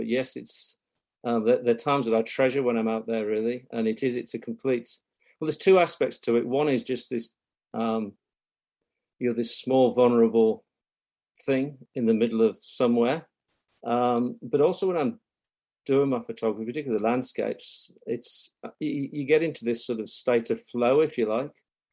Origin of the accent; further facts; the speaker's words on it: England, United Kingdom; now in New Zealand; So, look, I'm obviously from England originally, and when I came to New Zealand